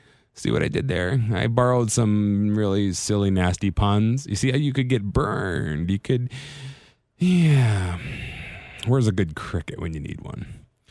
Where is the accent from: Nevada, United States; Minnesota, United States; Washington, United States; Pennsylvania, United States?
Nevada, United States; Las Vegas; right here in my hometown of Vegas